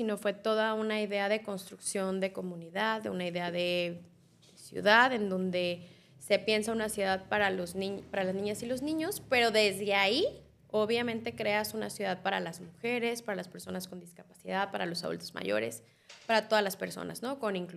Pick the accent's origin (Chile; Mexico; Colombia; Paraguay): Mexico; Zapopan, Jalisco; es una zapopana, jalisciense. Nací en Zapopan, pero bueno, al final todos somos jaliscienses. Sí. Tengo 38 años